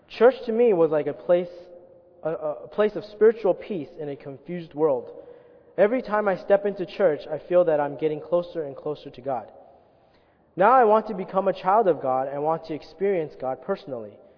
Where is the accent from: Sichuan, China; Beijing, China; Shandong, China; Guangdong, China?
Shandong, China; Qingdao; English is a second language; I'm also from Shandong, Qingdao. I came to know the Lord in 2006.